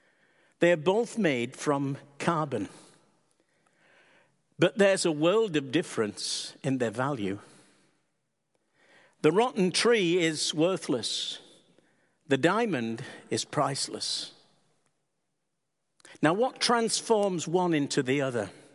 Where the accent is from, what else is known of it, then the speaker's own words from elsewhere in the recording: Barnsley, Yorkshire and the Humber, United Kingdom; grew up in my hometown in the north of England, Barnsley